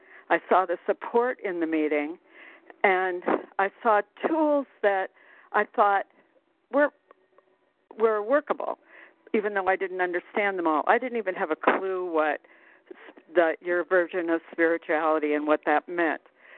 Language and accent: English; Arizona, United States; I'm from Arizona.